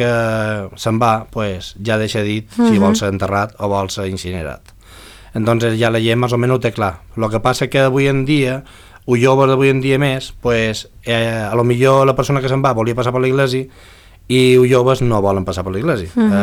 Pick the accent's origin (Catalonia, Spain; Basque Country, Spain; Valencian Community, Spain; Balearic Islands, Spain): Balearic Islands, Spain; Pollença; més que de Pollença, perquè som de Pollensí